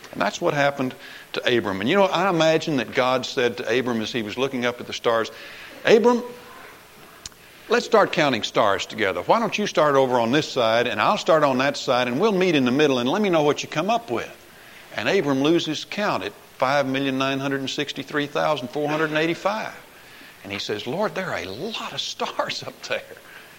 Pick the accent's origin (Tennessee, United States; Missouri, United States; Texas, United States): Texas, United States; Corpus Christi; When I was growing up in Corpus Christi